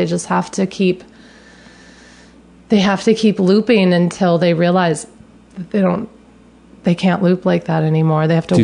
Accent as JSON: {"language": "English", "region": "California", "country": "United States", "said": "I don't know if it's because I'm from the Bay Area, but I always did The Artist's Way and The Vein of Gold."}